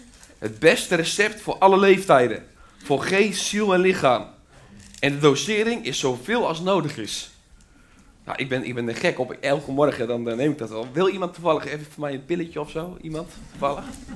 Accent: Spakenburg, Utrecht, Netherlands; Spakenburg. Dat is de plaats waar ik vandaan kom.

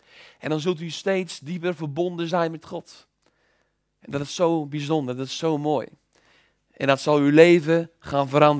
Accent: Bunschoten-Spakenburg, Utrecht, Netherlands; Ik was toen 14 jaar. En u weet, ik kom uit Bunschoten-Spakenburg.

